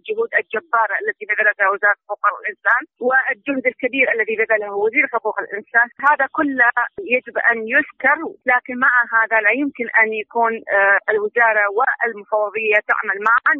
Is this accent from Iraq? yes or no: yes; Iraq; نفس أفتخر بها أنا كعراقيين، عندنا هيك كفاءة من كل الأطياف